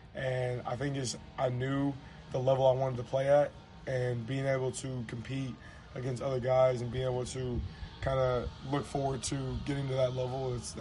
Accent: Tyrone, Georgia, United States; I'm from Tyrone, Georgia. It's about 25 minutes south of Atlanta.

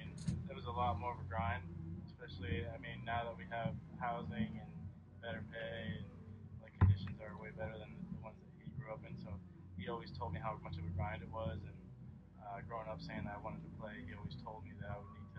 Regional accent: Scotland, United Kingdom; also born or lived in Venezuela; So growing up in Scotland, even though I had 6 years without playing, no exposure to baseball with any kids my age

